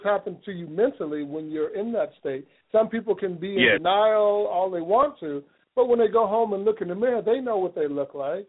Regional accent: California, United States; born there; When I was a youth, because I was born in California, we played outside all the time.

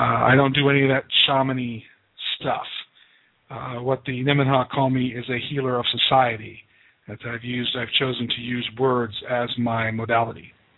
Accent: United States; born there; as far as I know, I was born in America, and that makes me a native of America, a Native American.

